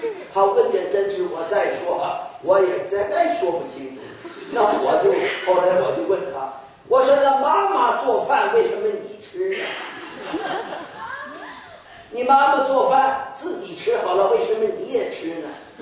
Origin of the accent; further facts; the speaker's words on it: China; 甚至我们中国人有一句名言。